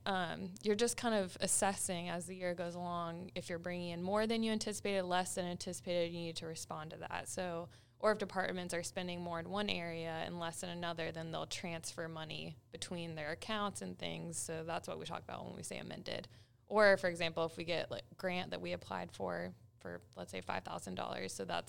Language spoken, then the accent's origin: English; Charlotte, North Carolina, United States; I'm from Charlotte originally, so close by, and I went to College of Charleston for undergrad, moved back to Charlotte after